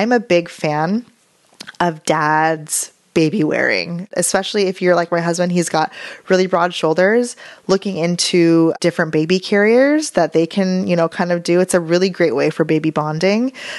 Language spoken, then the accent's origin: English; United States; But I come from a huge Filipino family